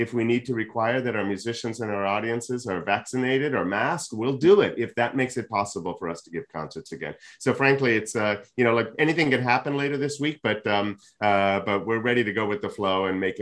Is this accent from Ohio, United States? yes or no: no; Boston, Massachusetts, United States; now in Washington, United States; I'm from Boston originally.